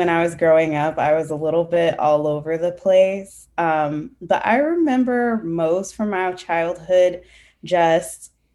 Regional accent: Texas, United States; also born or lived in Louisiana / Chicago, Illinois; So I grew up in Texas. I was born in Louisiana, but my family lived in Texas. My parents lived in Texas. Then I grew up until I was in middle school in Chicago.

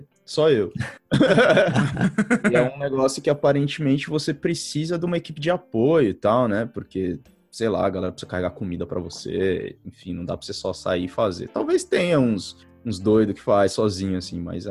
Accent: Brazil; eu sou do Brasil, isso aí pra mim era o que eu andava pra ir pra escola, né? Descalço.

